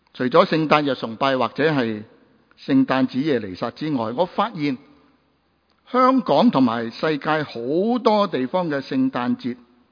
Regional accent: Macau; moved away as an adult; now in Hong Kong, Hong Kong; 我是出生于澳门，和在当地受中小学教育，之后我来到香港在崇基督神学，之后成为牧者，至今超过了40年。

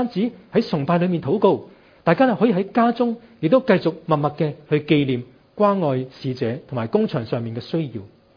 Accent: Hong Kong; 佢知道哇，我哋香港人咧唔係食到好多辣噶，唔食得辣。

